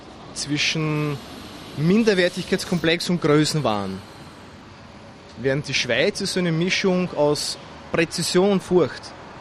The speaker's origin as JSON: {"language": "German", "country": "Austria", "said": "Nein, also ich glaube, als Österreicher hat man schon gewisse Vorteile."}